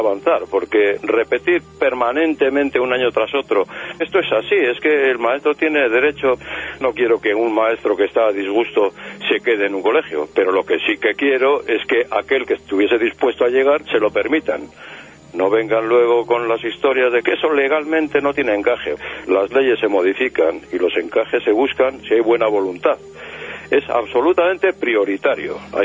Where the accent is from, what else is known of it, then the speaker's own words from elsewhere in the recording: Basque Country, Spain; Yo soy vasco, conozco a esta mujer